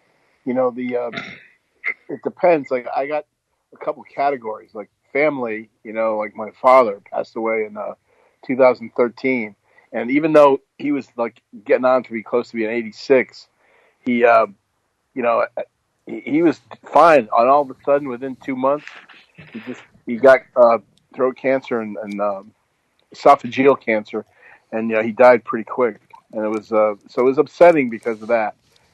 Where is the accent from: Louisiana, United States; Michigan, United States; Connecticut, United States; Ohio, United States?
Connecticut, United States; Hartford; Where are you from? I'm from Hartford.